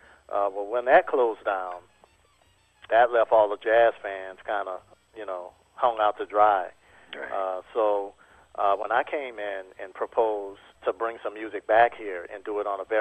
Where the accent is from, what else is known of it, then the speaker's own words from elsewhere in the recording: New Orleans, Louisiana, United States; now in Texas; I'm from New Orleans, so that's what really makes the band different than anything else that's going on in Texas or really anywhere else besides New Orleans.